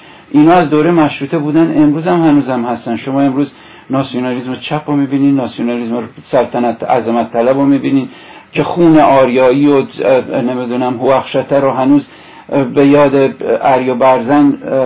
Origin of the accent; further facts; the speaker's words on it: Iran; میگم ایرانی هستم، یعنی حتما میگم ایرانی هستم، ولی معنیش اینه که وطنم به معنی سیاسیش ایرانه.